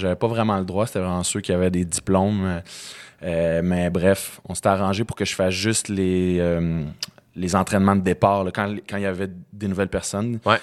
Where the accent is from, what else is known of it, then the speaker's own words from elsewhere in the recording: Quebec, Canada; also born or lived in Montreal / Sainte-Anne-des-Lacs; Ouais, Rive-Sud, Sainte-Julie, Saint-Bruno, Saint-Basile.